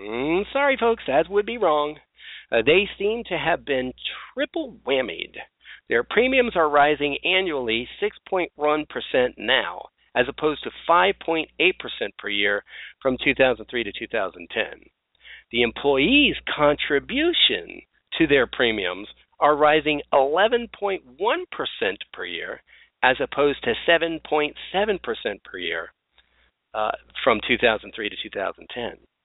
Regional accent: Florida, United States; Here in Florida, my home state, premiums slowed, deductibles soared, and premium contribution also soared.

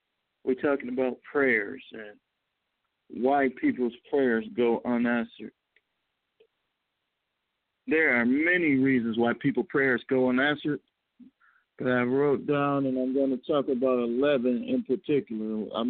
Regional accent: Milwaukee, Wisconsin, United States; Right now I'm in Milwaukee, Wisconsin, my hometown.

